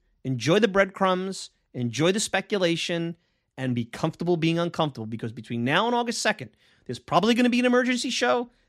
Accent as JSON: {"language": "English", "town": "New York City", "region": "New York", "country": "United States", "tie": "born or raised there", "said": "I have to tell you, I grew up in Bensonhurst. My family now lives in Staten Island."}